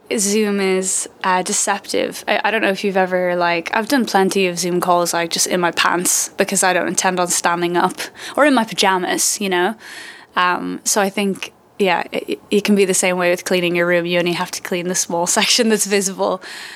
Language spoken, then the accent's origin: English; Dublin, Leinster, Ireland; now in Berlin, Germany; I'm from Dublin in Ireland, and now I'm in Berlin and delighted to be here.